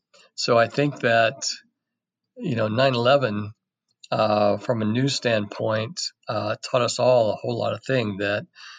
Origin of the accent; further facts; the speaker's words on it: Murfreesboro, Illinois, United States; my hometown community, which is a small town, Murfreesboro, Illinois, it lost its newspaper back